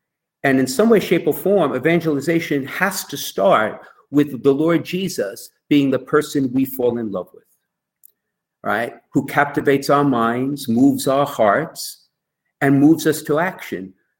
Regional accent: New York, United States; And as you know from my accent, those of you who may not know me, I was born and raised in New York.

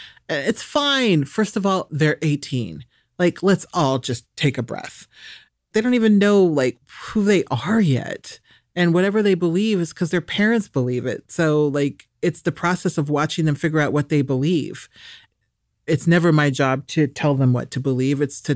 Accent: Nebraska, United States; I'm from Nebraska, so in many ways I was home. My parents lived an hour away.

